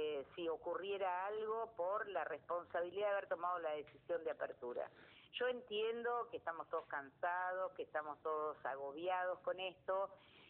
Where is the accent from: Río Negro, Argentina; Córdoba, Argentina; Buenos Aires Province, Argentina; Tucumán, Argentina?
Buenos Aires Province, Argentina; San Isidro; Yo soy de San Isidro